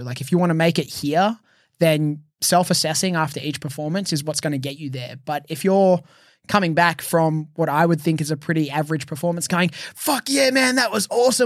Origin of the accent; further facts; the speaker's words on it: Australia; It was really important, especially as an Australian, because there wasn't really any representation from Australians in New Japan before I came along.